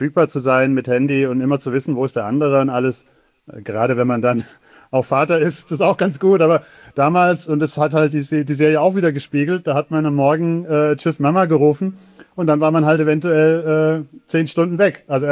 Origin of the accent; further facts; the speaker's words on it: Baden-Württemberg, Germany; Aber ich bin auf dem Dorf in Baden-Württemberg aufgewachsen.